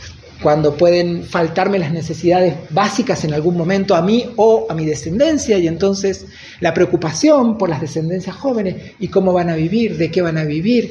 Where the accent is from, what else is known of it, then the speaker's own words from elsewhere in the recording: Argentina; Conozco un poco, bastante la de mi tierra, de Argentina